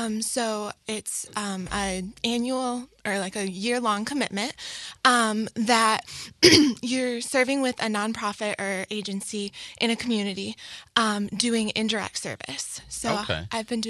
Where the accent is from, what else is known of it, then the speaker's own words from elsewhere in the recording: Michigan, United States; moved away; So I'm originally from Michigan.